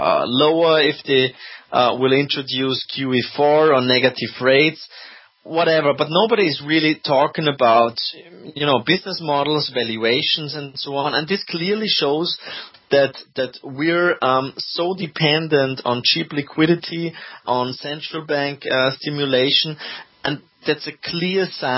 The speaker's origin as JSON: {"language": "English", "country": "Austria", "second_language": "English", "said": "And as you know, I'm not only from Austria, I very much adhere to the Austrian School of Economics"}